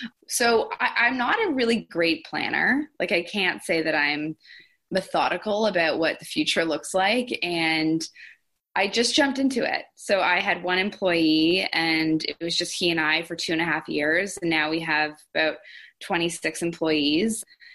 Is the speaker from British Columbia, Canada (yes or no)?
no; Toronto, Ontario, Canada; I grew up in Toronto